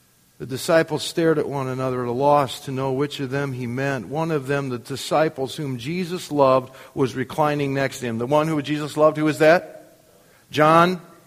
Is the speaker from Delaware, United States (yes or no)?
no; Wisconsin, United States; born there; I was born in Wisconsin.